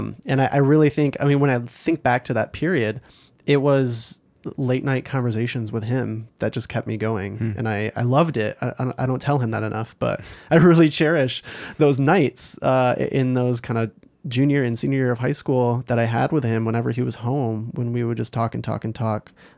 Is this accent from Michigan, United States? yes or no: yes; Holland, Michigan, United States; And obviously I grew up in Holland, Michigan, so like the beach and like Michigan are a big part of my story and the dunes.